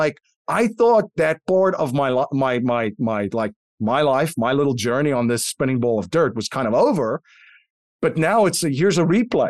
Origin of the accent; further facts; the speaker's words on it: South Africa; I grew up in South Africa as a kid under apartheid regime, right? A fascist apartheid regime.